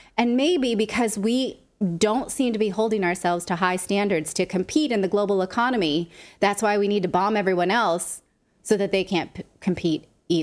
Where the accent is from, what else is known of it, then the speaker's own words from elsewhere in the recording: California, United States; Growing up in California, there was this lore about Chico State